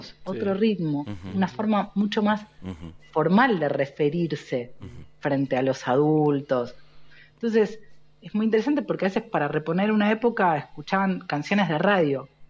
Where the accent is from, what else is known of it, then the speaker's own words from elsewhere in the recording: Buenos Aires, Argentina; Yo soy porteña, entonces tenía que entender la configuración, claro, de La Plata.